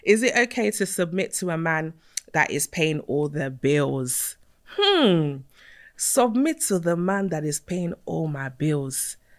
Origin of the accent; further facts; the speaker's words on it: Nigeria; I'm Nigerian